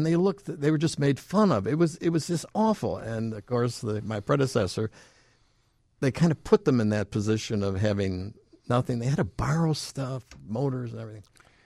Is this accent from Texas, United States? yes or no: no; Chicago, Illinois, United States; And part of that is growing up in Chicago and my street knowledge and the fact that my father had me working when I was 10 years old.